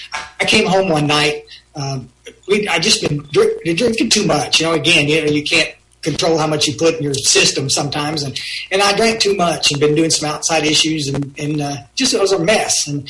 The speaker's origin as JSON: {"language": "English", "region": "Texas", "country": "United States", "tie": "born or raised there", "said": "Myers and I were raised here in the Hill Country."}